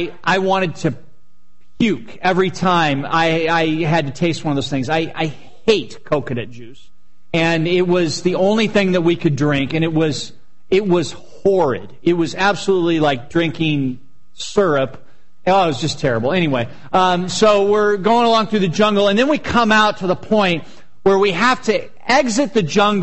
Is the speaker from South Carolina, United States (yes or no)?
no; Mission Viejo, California, United States; I grew up in Mission Viejo. It's very white and sheltered